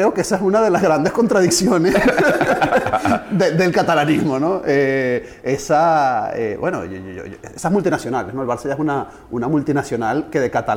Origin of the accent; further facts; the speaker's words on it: Venezuela; now in Spain; Mi cultura también, aunque yo nací en Venezuela, soy profundamente venezolano, yo siempre tuve esa parte de cultura.